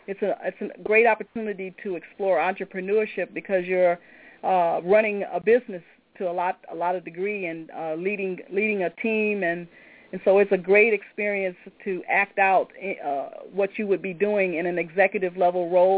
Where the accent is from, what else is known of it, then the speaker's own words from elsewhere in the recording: Detroit, Michigan, United States; I'm originally from Detroit, and I was working in Hartford, Connecticut for the Hartford Insurance Group.